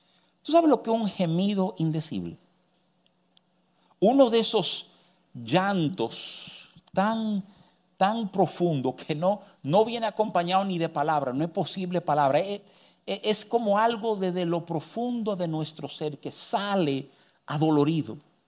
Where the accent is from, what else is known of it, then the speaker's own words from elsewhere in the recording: United States; first language English; Spanish is a second language; me crié en los Estados Unidos y que el inglés es mi idioma nativo.